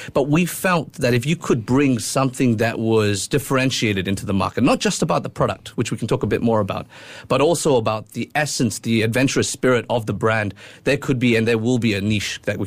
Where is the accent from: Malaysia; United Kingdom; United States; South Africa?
Malaysia; now in Singapore; I'm Malaysian, just became PR